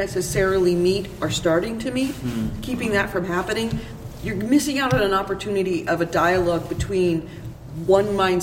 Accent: California, United States; And I'm from California

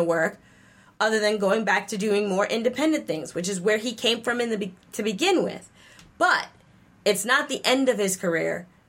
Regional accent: Massachusetts, United States; I grew up in Massachusetts as a kid.

